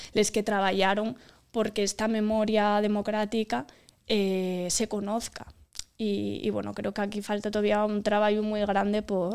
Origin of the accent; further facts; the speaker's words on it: Asturias, Spain; yo creo que también como asturianos, pues también tenemos que tener esto como presente